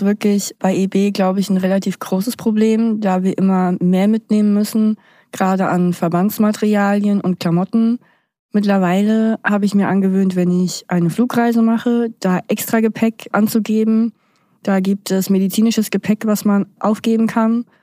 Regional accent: Germany; ich bin 25 Jahre alt, komme aus Deutschland

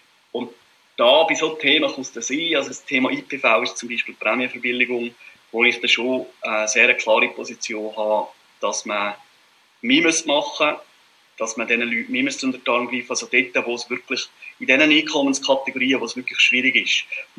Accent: Glarus, Switzerland; Also, ich sage mal, bei mir zuhinterst in den Kanton Glarus, in den Bergen, dort ist es relativ entspannt.

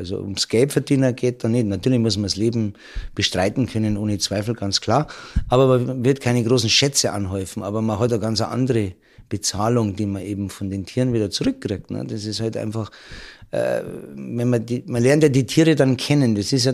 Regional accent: Hellabrunn, Bavaria, Germany; ich bin ein Hallachinger. Ich bin in Hallaching aufgewachsen und das ist also, wer sich auskennt, nicht sehr weit weg von hier, vielleicht 100 Meter Luftlinie.

